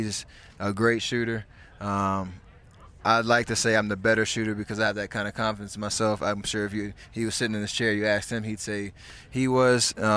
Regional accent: Charlotte, North Carolina, United States; also born or lived in Akron; Yes, sir. Born in Akron, Ohio, but since I was one. So I claim Charlotte pretty much.

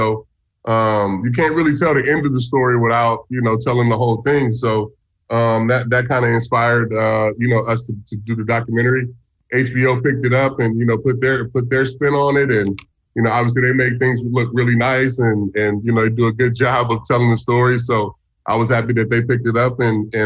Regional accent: California, United States; I mean, I faced Barry Bonds in the All-Star game, and that was a big deal just because I grew up in the Bay and, you know, knowing, you know, how great he was.

